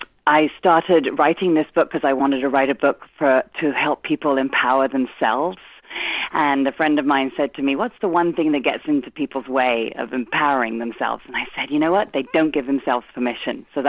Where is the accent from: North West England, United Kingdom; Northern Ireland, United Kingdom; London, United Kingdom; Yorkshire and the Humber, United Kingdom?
London, United Kingdom; growing up in London in a really kind of colorful life with a larger than life family and mother and father.